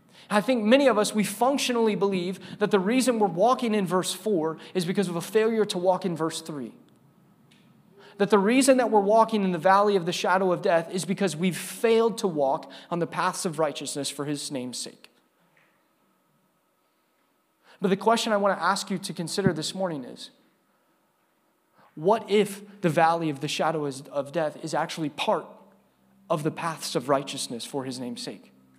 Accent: Indianapolis, Indiana, United States; to go and to plant a church in my hometown, actually, in Indianapolis, in 2013, I believe.

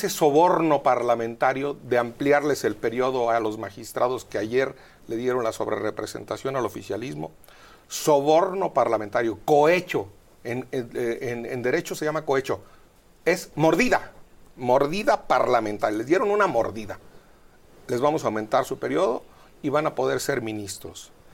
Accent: Michoacán, Mexico; Yo soy absolutamente michoacano

